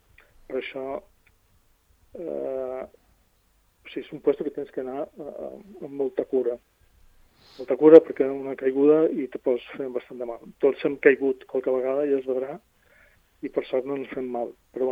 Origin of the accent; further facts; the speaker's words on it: Balearic Islands, Spain; now in Mallorca, Spain; Jo som menorquí, però visc a Mallorca